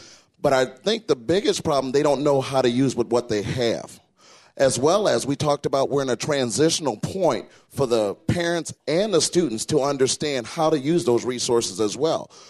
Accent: Flint, Michigan, United States; I'm from the Flint, Michigan area. Inner city, yeah, whoop, whoop, whoop, all that good stuff.

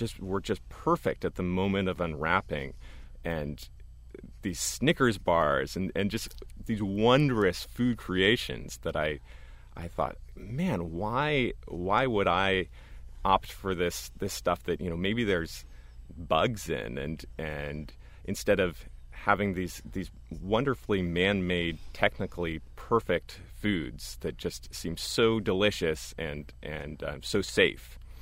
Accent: Berkeley, California, United States; born there; I was born at home in Berkeley, California, with a midwife.

